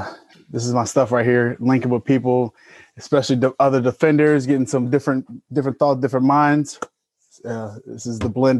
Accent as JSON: {"language": "English", "town": "Philadelphia", "region": "Pennsylvania", "country": "United States", "also_born_or_lived": "Delaware, United States", "said": "I'm originally from Philadelphia, a little bit of Delaware."}